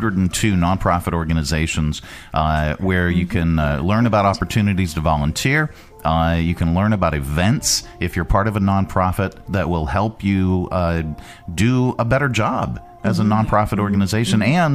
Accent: Northeast, United States; now in Lynchburg, United States; I mean, I came from the Northeast.

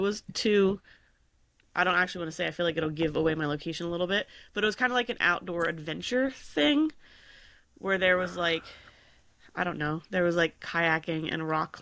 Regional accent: Appalachia, United States; accent: Appalachian; It's regional. It's Appalachian up here.

